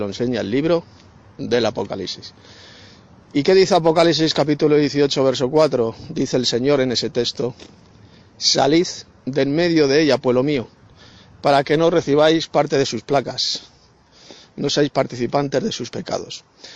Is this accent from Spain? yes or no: yes; Madrid, Community of Madrid, Spain; de Madrid, España.